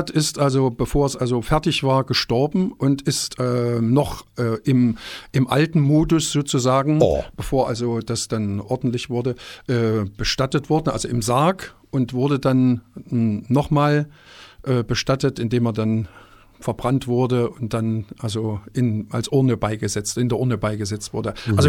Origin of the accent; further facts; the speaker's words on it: Thuringia, Germany; Wenn man als Thüringer irgendwo anders hin will und sagen will, woher man kommt, oft, also wenn man Mund aufmacht, als aus Sachsen beschimpft wird und dann erstmal klarstellen muss, dass es Thüringen als extra Bundesland gibt.